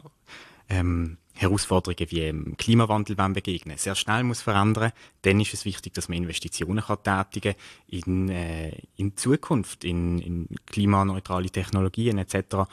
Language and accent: German; Basel-Stadt, Switzerland; ich komme aus dem Kanton Basel-Stadt